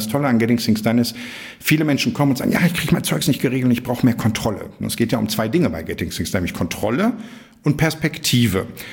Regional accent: Essen, North Rhine-Westphalia, Germany; now in Berlin, Germany; Ja, ich bin im Ruhrpott geboren, groß geworden, also ich bin gebürtig aus Essen. Genau, da habe ich auch die ersten 30 Jahre meines Lebens verbracht und jetzt die letzten 25 Jahre hier in Berlin.

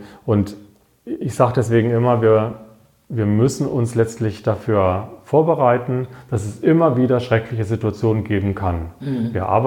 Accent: Wiesloch, Baden-Württemberg, Germany; in meiner Heimatstadt in Wiesloch, 1900 irgendwas.

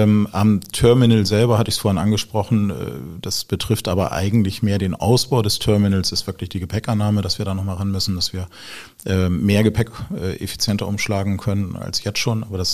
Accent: Bremerhaven, Bremen, Germany; Wobei ich Kind der Stadt bin, ich bin da aufgewachsen. Also ich bin zwar in Bremen geboren, bin in Bremerhaven aufgewachsen

